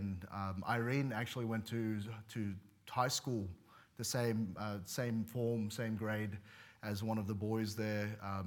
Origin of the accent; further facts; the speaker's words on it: Plumpton, New South Wales, Australia; I had mentioned I grew up in Sydney, and he asked where, and of all the places, he asked where did I grow up, and I said Plumpton